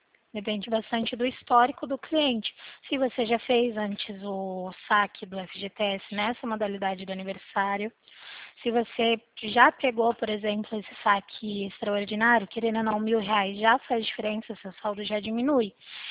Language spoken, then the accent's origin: Portuguese; Limeira, São Paulo, Brazil; eu sou daqui da cidade de Limeira, no interior de São Paulo.